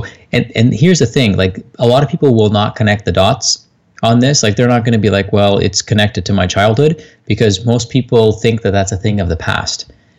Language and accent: English; Toronto, Ontario, Canada; my parents were immigrants, and, you know, I was born here I was born in Toronto, and we grew up in true scarcity